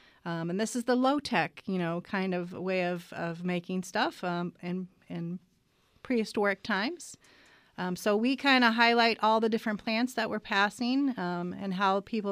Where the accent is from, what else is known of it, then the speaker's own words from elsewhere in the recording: Arizona, United States; Absolutely. I grew up in Arizona.